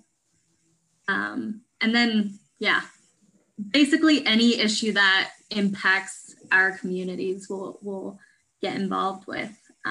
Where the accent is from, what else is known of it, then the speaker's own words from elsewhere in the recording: North Holland, Netherlands; also born or lived in Åbo, Finland / Scotland; now in Anchorage, United States; No, I was born in Åbo in Finland, and I grew up outside of Amsterdam in the Netherlands. And then I spent 7 years in Scotland before I moved to Alaska about 5 years ago.